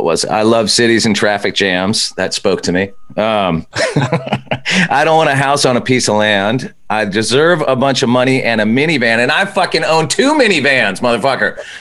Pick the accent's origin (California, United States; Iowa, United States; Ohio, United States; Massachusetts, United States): California, United States; Santa Barbara; Like, I didn't grow up in a big, big city. I grew up in a medium-sized city. I grew up in Santa Barbara.